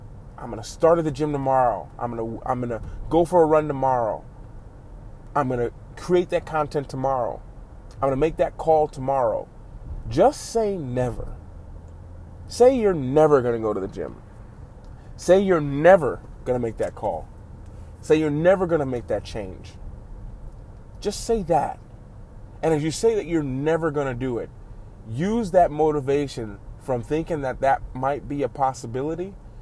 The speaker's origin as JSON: {"language": "English", "town": "Cleveland", "region": "Ohio", "country": "United States", "tie": "born or raised there", "said": "I'm actually currently in Cleveland. I'm currently where my hometown."}